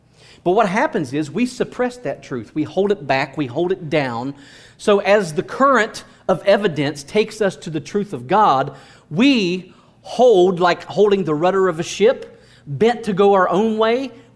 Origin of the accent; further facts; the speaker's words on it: Ohio, United States; This is in America, in my hometown back in Ohio, years ago.